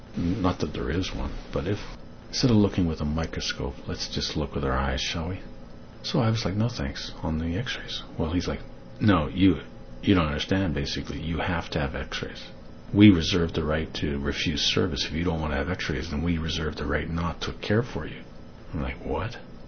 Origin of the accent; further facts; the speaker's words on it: England, United Kingdom; I'm English, right? It's a requirement.